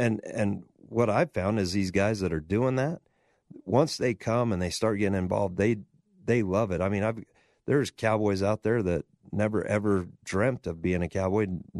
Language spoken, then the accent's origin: English; Middleton, United States; I mean, where I grew up in Middleton is all subdivision now. I mean, these farms are, you know, I mean, selling out.